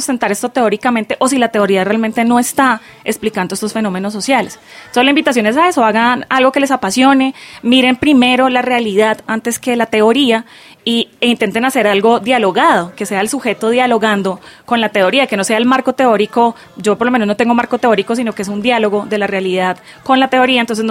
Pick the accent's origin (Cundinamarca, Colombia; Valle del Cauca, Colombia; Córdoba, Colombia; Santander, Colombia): Santander, Colombia; Bucaramanga; Yo soy de Bucaramanga, desde chiquita veía migrantes rusos.